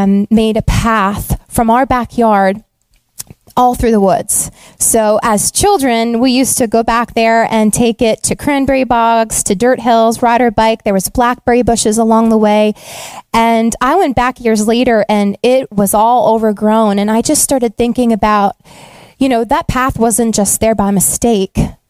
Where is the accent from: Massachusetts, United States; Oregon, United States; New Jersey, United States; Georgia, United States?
Massachusetts, United States; I grew up in Massachusetts and I lived the longest on Cape Cod.